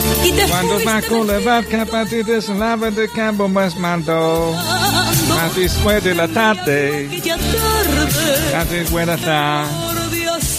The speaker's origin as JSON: {"language": "Spanish", "region": "Wales", "country": "United Kingdom", "second_language": "Spanish", "lives_now": "Spain", "said": "como todo el mundo sabe, yo soy de Gales."}